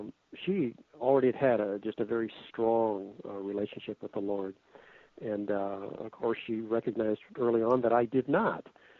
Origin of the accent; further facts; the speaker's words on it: Detroit, Michigan, United States; I grew up in and lived most of my life in the Detroit, Michigan area.